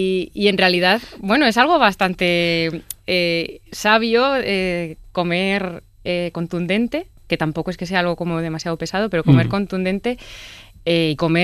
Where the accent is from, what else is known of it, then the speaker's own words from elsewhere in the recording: Madrid, Community of Madrid, Spain; los madrileños tenemos un pequeño defecto, que es que no sabemos guardar y conservar nuestra cultura.